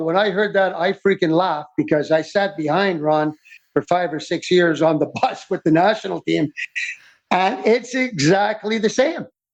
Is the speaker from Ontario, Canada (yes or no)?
no; Montreal, Quebec, Canada; now in Kelowna, Canada; I moved to Kelowna in 1994, growing up in Montreal, thinking of going to Vancouver.